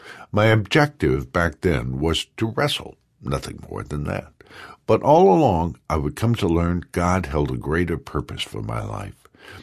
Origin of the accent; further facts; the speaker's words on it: San Antonio, Texas, United States; 12-year-old growing up in San Antonio, Texas, I dreamed of wrestling for a living.